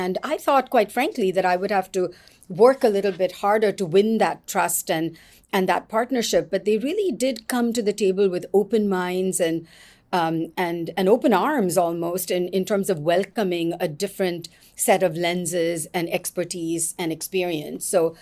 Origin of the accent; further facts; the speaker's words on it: Mumbai, Maharashtra, India; So I never really actually went to school in the US. I was born and raised in Mumbai, or Bombay, as I still like to call it.